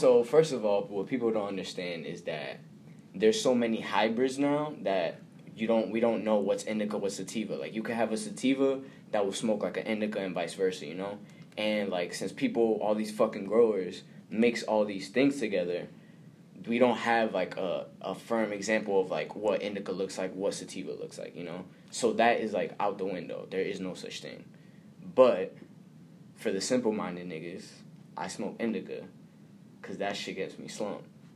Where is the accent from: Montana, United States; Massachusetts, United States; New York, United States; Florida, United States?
Massachusetts, United States; Dorchester; also born or lived in Charlestown; I am from Dorchester, Massachusetts. I was born in Charlestown, moved to Dorchester when I was real young, been there ever since. My mom is Dominican, my pops is Guatemalan.